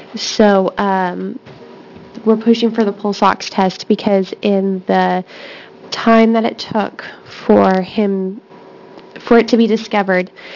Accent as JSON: {"language": "English", "town": "Grants Pass", "region": "Oregon", "country": "United States", "said": "I'm from Grants Pass, and I represent myself."}